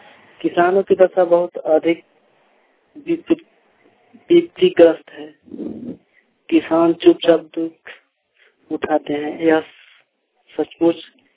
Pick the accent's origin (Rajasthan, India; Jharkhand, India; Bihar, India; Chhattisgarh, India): Jharkhand, India; Lohargarh; मैं लोहरगढ़ का रहने वाला हूँ और मेरा जिला गढ़वा है।